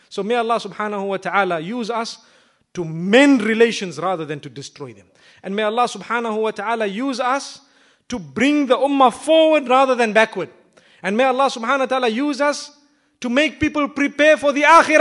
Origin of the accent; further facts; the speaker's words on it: Zimbabwe; you know, I come from Zimbabwe.